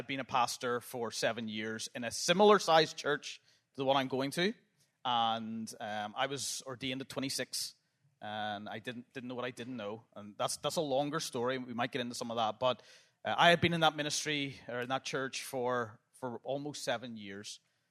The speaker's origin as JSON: {"language": "English", "country": "United Kingdom", "said": "But we are British"}